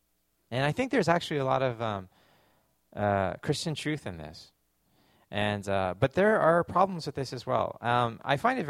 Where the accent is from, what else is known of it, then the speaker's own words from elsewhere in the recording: Edmonton, Alberta, Canada; I was born in Canada. I grew up definitely a minority in Edmonton, Alberta. There were no Asians in my school. It was just pretty much me.